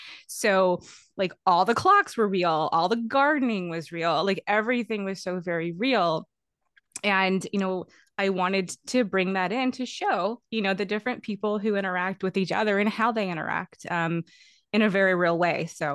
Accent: Texas, United States; I grew up right there on that Texas Louisiana border. You know, I mean, I'm from the Spindletop town, which features very prominently in the Evans world.

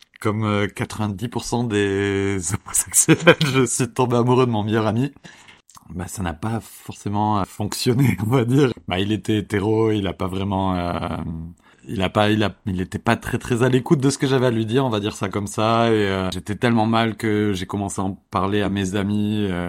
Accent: Pau, Nouvelle-Aquitaine, France; moved away as an adult; now in Paris, France; je suis né, j'ai grandi à Pau, dans un petit village très très rural. Du coup, ma vie n'est pas parisienne à la base, non. Mais après le bac, j'ai beaucoup bougé dans des villes diverses et variées, mais j'ai fini à Paris

